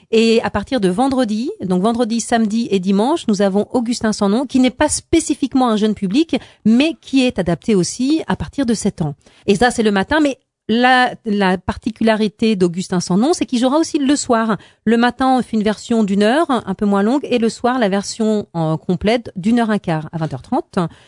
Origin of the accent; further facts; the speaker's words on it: Île d'Yeu, Pays de la Loire, France; comme je suis d'Ile-Dieu